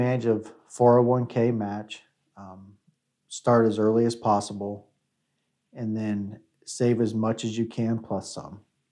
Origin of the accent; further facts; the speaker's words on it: Versailles, Ohio, United States; I'm from Versailles. I was in Troy before and I decided to come over to Minster